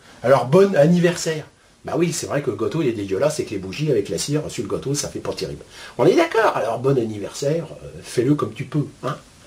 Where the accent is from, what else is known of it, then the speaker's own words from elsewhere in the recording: France; Moi, en tant que Français